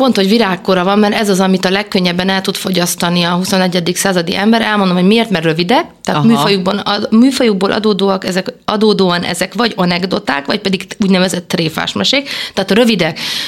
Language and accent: Hungarian; Ópály, Szabolcs-Szatmár-Bereg, Hungary; én Szabolcs-Szatmár-Bereg megyei vagyok, visszatérve Ópályba, az általános iskolámba